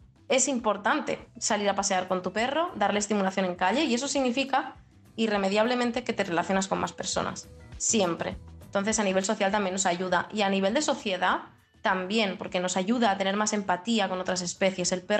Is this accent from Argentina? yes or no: no; Spain; first language Catalan; Spanish is a second language; yo a los perros de por sí les hablo en catalán, es mi lengua materna, entonces yo les hablo en catalán